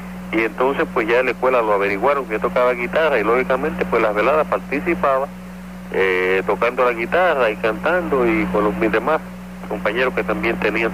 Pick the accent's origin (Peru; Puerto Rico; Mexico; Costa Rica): Puerto Rico; me crié en Sunoco, Villa Palmera.